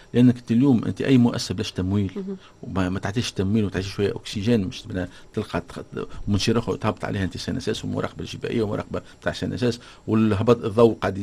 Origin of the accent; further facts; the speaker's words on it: Tunisia; عندنا في تونس